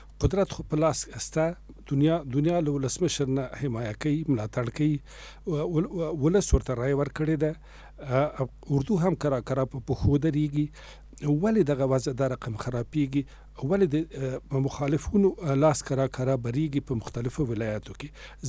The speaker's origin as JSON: {"language": "Pashto", "region": "Laghman", "country": "Afghanistan", "said": "زه د لغمان یم، ننګرهار هماغه لوی ننګرهار یمه."}